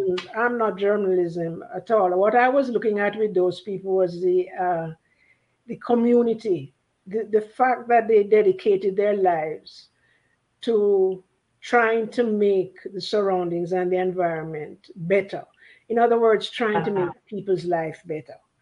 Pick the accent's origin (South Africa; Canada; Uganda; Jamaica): Jamaica; Oh, well, I grew up, yeah, in Jamaica.